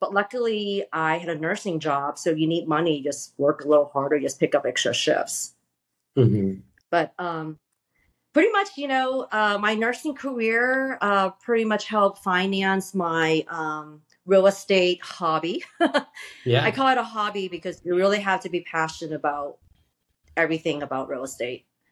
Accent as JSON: {"language": "English", "town": "San Francisco", "region": "California", "country": "United States", "said": "during one of the first dot-com boom in the San Francisco Bay Area, I'm from San Francisco"}